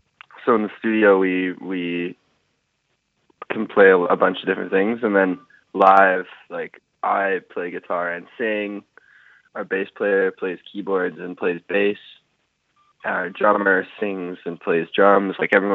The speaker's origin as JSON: {"language": "English", "town": "Edmonton", "region": "Alberta", "country": "Canada", "said": "Because we're all from Edmonton."}